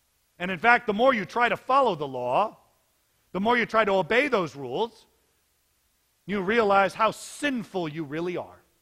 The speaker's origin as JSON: {"language": "English", "region": "California", "country": "United States", "said": "I'm from California. I see that stuff all the time."}